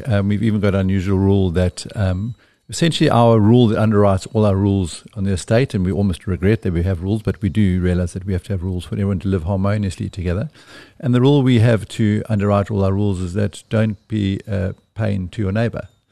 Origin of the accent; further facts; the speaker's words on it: Eastern Cape, South Africa; born there; I've lived on Fairview since I was 6 years old. I was born in the Eastern Cape, but my folks were from here originally. And since I was six, and I'm quite close to 53 now